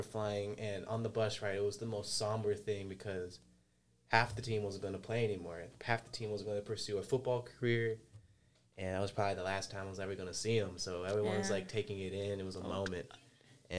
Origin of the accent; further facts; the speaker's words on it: Kingwood, Texas, United States; Oh, I'm born and raised Kingwood.